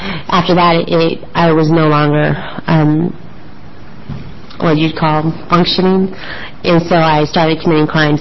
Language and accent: English; Mount Angel, Oregon, United States; I grew up in Mount Angel, Oregon, and went to high school there, graduated.